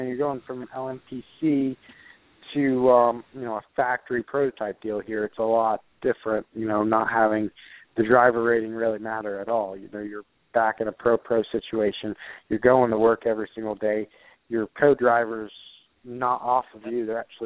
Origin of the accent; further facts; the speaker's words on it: Georgia, United States; it's local here in Georgia, and I am from Georgia.